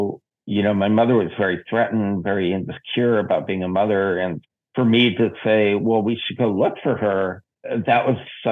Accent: San Diego, California, United States; also born or lived in San Francisco; No, I grew up in San Diego. Shortly after I turned 18, I moved to San Francisco.

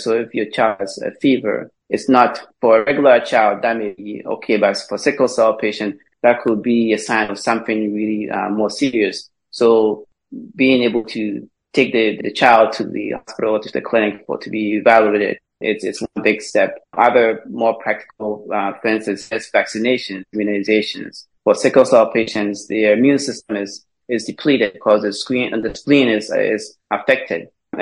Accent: Ghana; growing up in Ghana

